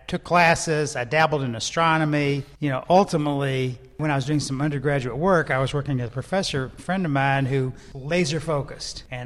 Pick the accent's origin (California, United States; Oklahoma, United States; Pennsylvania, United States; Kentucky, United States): Kentucky, United States; Louisville; I grew up in Louisville. Right. There were Devonian fossils in my neighborhood.